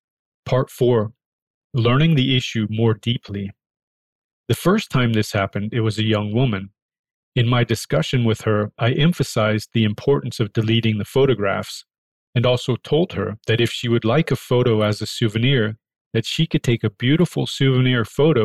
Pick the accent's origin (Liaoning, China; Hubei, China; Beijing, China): Liaoning, China; My hometown is only 30 kilometers from Fushun. I was honored that Shenyan would be so close to my hometown.